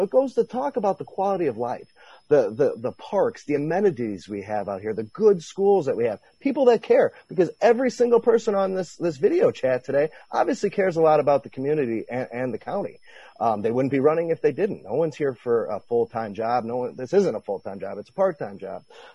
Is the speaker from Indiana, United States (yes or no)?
yes; Highland, Indiana, United States; also born or lived in Hobart; Okay, so actually I was kind of raised in Highland, Indiana. I was born in Hobart, but we moved to Highland right shortly after.